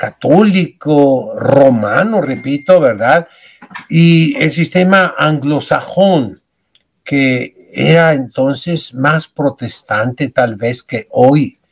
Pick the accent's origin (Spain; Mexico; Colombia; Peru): Mexico; Colima; Soy de Colima, la ciudad que está al sur de Guadalajara, por el Océano Pacífico, cerca de Manzanillo. Me crié en un ambiente donde se hablaba mucho inglés